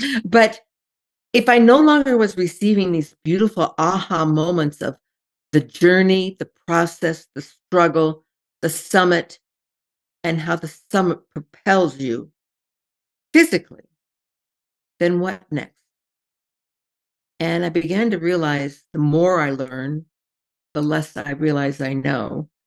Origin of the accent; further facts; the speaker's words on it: Iowa, United States; Well, as I always said, I'm originally from Iowa, farmland center of the U.S., right in the middle.